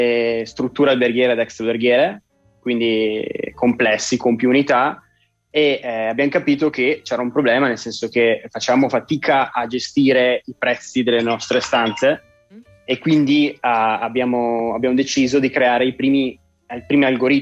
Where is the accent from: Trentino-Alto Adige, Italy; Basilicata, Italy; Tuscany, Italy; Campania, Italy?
Trentino-Alto Adige, Italy; Riva del Garda; Noi siamo di Riva del Garda